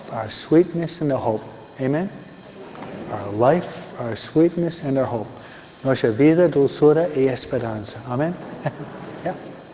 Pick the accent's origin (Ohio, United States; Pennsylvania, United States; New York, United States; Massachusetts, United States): New York, United States; That's where I'm from New York, okay?